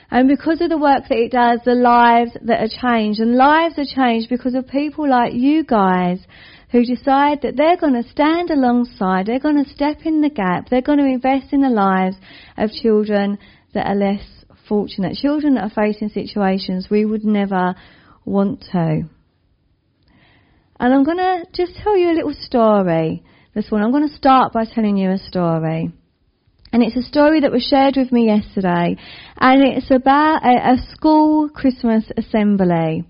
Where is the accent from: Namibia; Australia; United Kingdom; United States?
United Kingdom; London; Now, you can guess by my accent, or maybe you can't, that I'm from the East End of London. People normally say Essex. It is not Essex, it's the East End of London. There is nothing wrong with Essex. I married an Essex man, hence my hybrid accent.